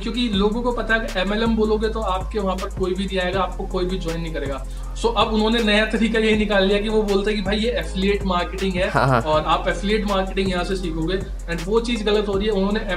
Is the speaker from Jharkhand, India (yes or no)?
no; Haryana, India; now in Delhi, India; मैं वैसे तो हरियाणा से हूँ, हरियाणा में पैदा हुआ था बट राइट नाउ दिल्ली में रहते हैं, और ये बोल सकता हूँ कि दिल्ली के एक बहुत ही पॉश एरिया में राइट नाउ हम रहते हैं, इंडिया गेट के पास।